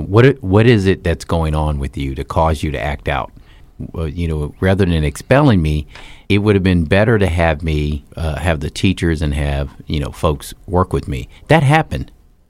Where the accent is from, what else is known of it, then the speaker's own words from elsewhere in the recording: Valdosta, Georgia, United States; born there; Well, I was born in Valdosta, Georgia, which a lot of people don't realize, because I grew up in the military. My dad moved around a lot. We moved around.